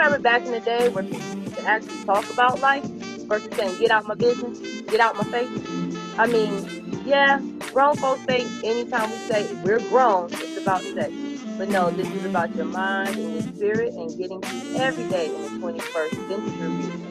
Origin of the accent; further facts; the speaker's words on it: the South, United States; Because, you know, we're from the South. We say thank you and yes, sir, and no, sir, and you're welcome all the time.